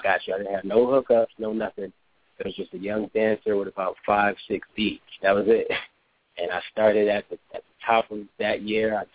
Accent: Newark, New Jersey, United States; I'm from Newark, New Jersey. You know, and if you guys are familiar with that area, you know, it's a pretty interesting area.

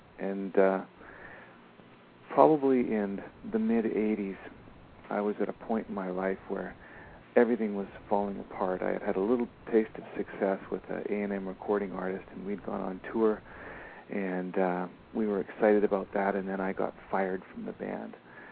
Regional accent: Victoria, British Columbia, Canada; I moved away from my hometown, which was Victoria, B.C., and I drove to Vancouver, and I joined a band.

